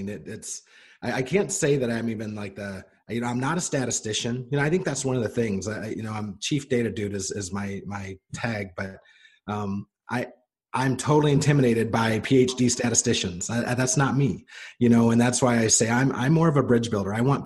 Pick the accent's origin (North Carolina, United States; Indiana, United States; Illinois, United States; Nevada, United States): Indiana, United States; I did. Yeah. Born and raised in Indiana.